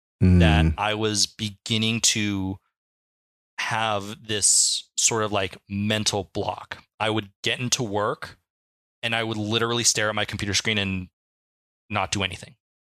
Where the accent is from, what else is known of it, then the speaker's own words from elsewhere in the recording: Anaheim, California, United States; I grew up in Southern California. I actually grew up in Anaheim, but I was born before the Anaheim Ducks were a franchise.